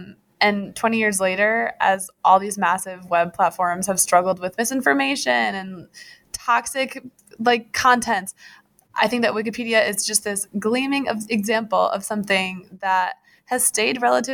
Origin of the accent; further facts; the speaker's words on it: Grand Rapids, Michigan, United States; I grew up in Grand Rapids, Michigan. I went to the University of Michigan and I graduated in May.